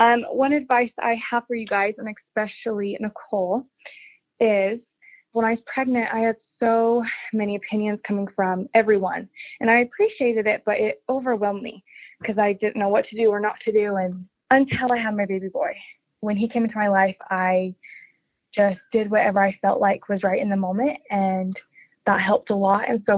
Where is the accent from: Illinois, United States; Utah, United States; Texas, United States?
Utah, United States; I am from Utah.